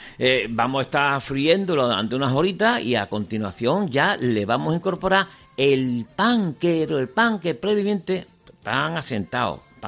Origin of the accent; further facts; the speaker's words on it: Spain; como buen español que soy